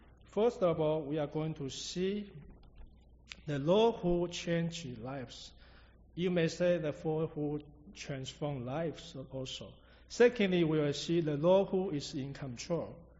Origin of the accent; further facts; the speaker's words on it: Taiwan; English is a second language; I still remember the first time I went back to Taiwan. I'm from Taiwan.